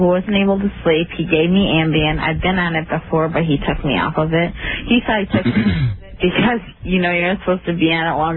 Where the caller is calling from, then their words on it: Illinois, United States; I'm calling from Illinois.